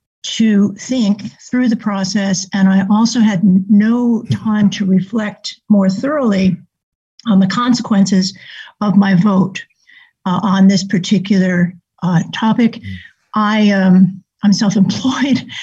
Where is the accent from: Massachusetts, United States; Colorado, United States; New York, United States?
Massachusetts, United States; from Central Massachusetts